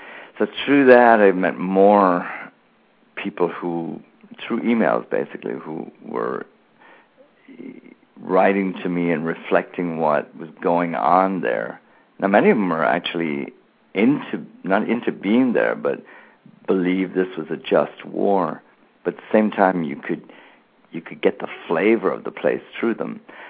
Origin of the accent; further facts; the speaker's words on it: Ireland; growing up in Ireland, where there was a real political divide, where people had actually been killed in a civil war in the 1920s, and the political parties of the time I was growing up in the 60s, 70s, and 80s